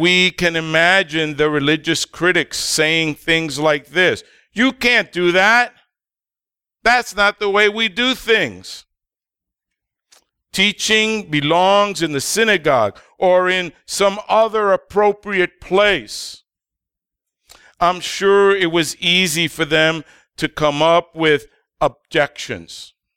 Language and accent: English; New York City, New York, United States; Well, I am from the East Coast. I am a New Yorker. I worked in New York. I grew up in the Bronx, right across the street from the famous temple, Yankee Stadium.